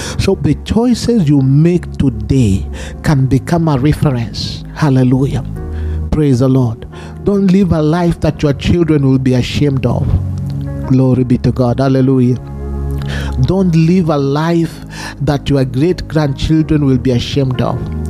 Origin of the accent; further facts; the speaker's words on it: Kenya; now in Chicago, United States; I remember when I came from Kenya to Chicago, I suffered what we call culture shock.